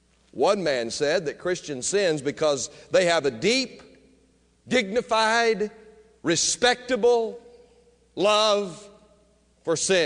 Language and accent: English; United States; Now, I know as an American citizen that I'm a free man.